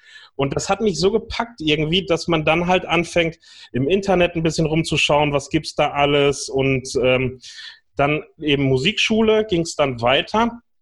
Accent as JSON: {"language": "German", "region": "North Rhine-Westphalia", "country": "Germany", "tie": "born or raised there", "said": "Ich bin im Fanfarenzug groß geworden bei uns am Niederrhein."}